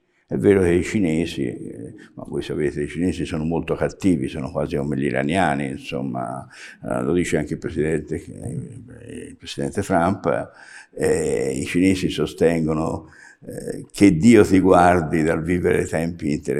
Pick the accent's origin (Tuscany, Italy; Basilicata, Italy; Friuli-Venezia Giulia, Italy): Tuscany, Italy; Florence; quando ho cominciato da buon fiorentino d'Oltrarno a pensare che forse avrei potuto anche andare a insegnare a scuola